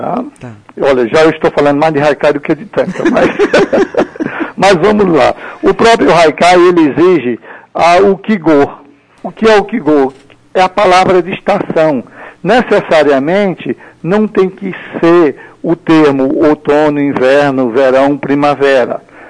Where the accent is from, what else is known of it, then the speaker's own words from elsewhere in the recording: Brazil; also born or lived in Japan; embora sendo brasileiro, apenas morei no Japão por quase 3 anos